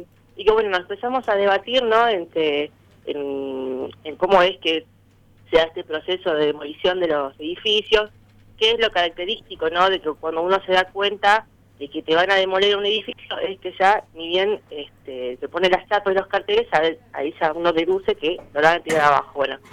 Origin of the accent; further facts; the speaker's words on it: Punta Alta, Buenos Aires Province, Argentina; Yo sí soy de Punta Alta, sí.